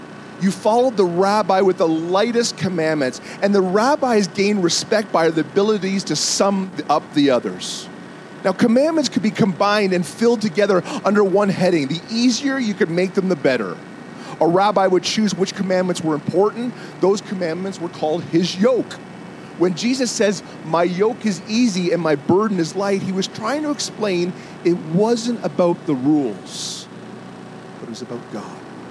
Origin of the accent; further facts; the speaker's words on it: Canada; hey, listen, I'm a pastor from Canada, and we're just looking to go to a church on Sunday